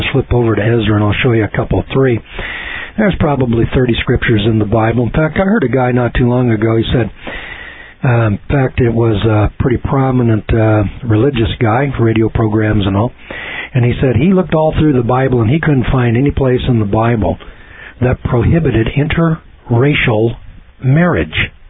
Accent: Scotland, United Kingdom; as a Scotsman, I can trace my genealogy back to David Bruce in 1320. He's the first king of Scotland.

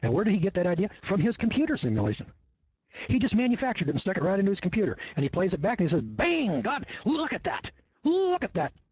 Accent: California, United States; Now, I'm from California, and they're, you know, 3, 4, 5, 6, you know, pretty common.

